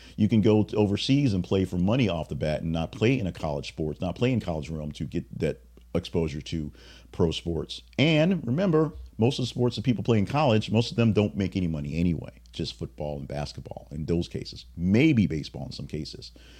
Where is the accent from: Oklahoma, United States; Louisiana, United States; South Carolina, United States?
Louisiana, United States; Now, I'm from Louisiana and didn't know the dolphins were essentially native to the area